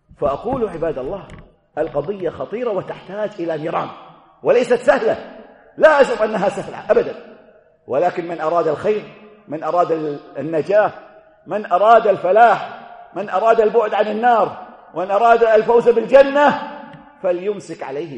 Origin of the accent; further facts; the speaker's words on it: Kuwait; accent: Kuwaiti; المراء الذي هو عندنا في لهجتنا الكويتية لمعاياه.